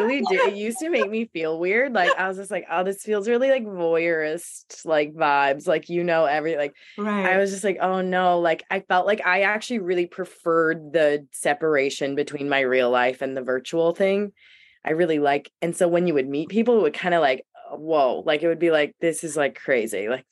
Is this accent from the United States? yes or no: yes; United States; accent: American; because I'm an American accent